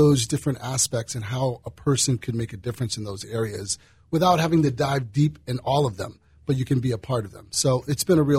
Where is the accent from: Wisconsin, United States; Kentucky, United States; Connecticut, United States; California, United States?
Connecticut, United States; while I'm a Northeast kid, born in Connecticut, as you mentioned